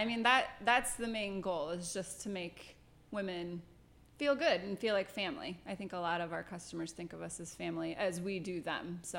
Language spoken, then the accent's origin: English; Iowa, United States; I'm from Iowa, and I fell in love with them.